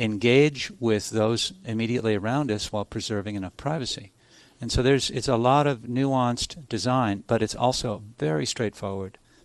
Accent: Minnesota, United States; And I think in this climate and the climate that I grew up in Minnesota, you know, we want the cars closer to our house.

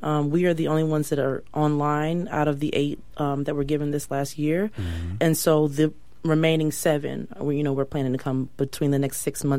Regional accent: Denver, Colorado, United States; But I came from Denver, so it's much more saturated there than it could ever be probably in the Bay Area.

